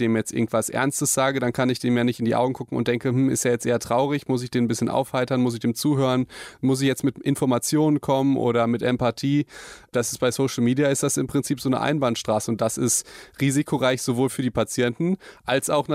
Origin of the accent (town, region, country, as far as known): Hagen, North Rhine-Westphalia, Germany